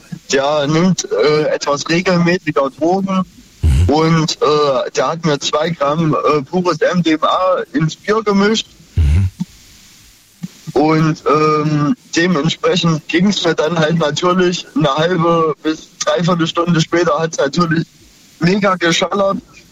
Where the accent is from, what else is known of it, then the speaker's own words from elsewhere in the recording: Munich, Bavaria, Germany; Ich komme aus München